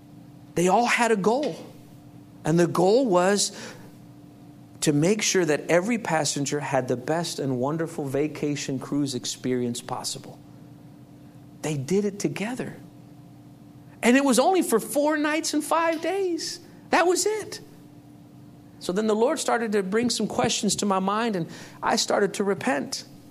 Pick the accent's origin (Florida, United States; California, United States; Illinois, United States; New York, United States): Illinois, United States; Chicago; I was praying for God to send us back to Chicago, back to my hometown, back where my family was, because I missed my family.